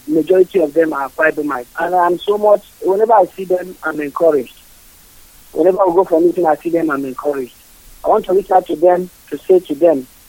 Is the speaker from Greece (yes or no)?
no; Rivers, Nigeria; I'm from River State. I'm calling from Igbocha.